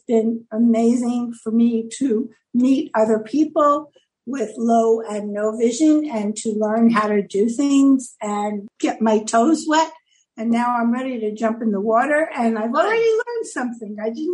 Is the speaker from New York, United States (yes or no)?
yes; New York, United States; also born or lived in Connecticut / Philadelphia; I was born and raised in New York, and I spent 40 years in Connecticut